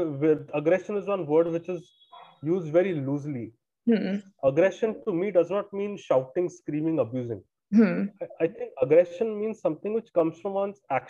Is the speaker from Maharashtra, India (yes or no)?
yes; Mumbai, Maharashtra, India; some people may say that, you know, I'm from Mumbai